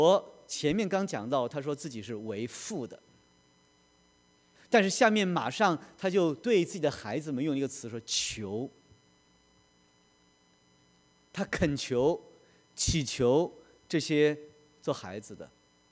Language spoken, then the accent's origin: Chinese; China; 你看我们中国人多聪明，你不管什么考试，中国人去考总是能够考他个第一